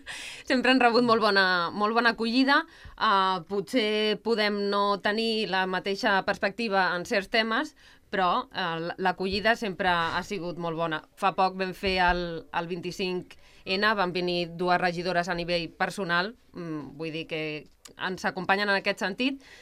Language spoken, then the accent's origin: Catalan; Sabadell, Catalonia, Spain; jo sóc de Sabadell, fa uns anys que visc a Castellà